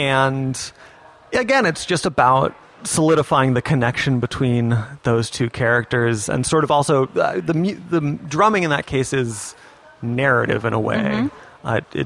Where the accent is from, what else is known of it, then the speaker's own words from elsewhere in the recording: Virginia, United States; And we're from the Northern Virginia area, and … would play a show in DC around that time every December.